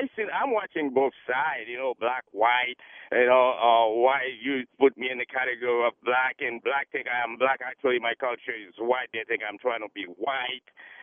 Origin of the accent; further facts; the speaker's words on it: Haiti; My experience is different from the last one. I grew up in the Caribbean, Haiti.